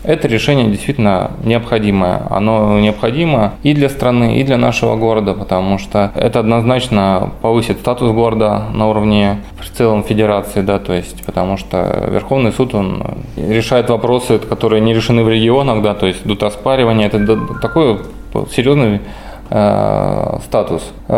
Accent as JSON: {"language": "Russian", "region": "Saint Petersburg", "country": "Russia", "tie": "born or raised there", "said": "Я вырос на Охте, да, то есть ходил в одну школу на Охте, да, то есть это мой район."}